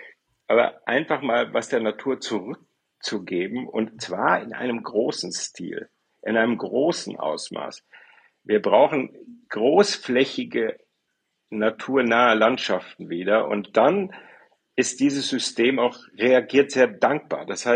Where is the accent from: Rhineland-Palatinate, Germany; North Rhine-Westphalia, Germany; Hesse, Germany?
North Rhine-Westphalia, Germany; wo ich herkomme, im Kreis Paderborn.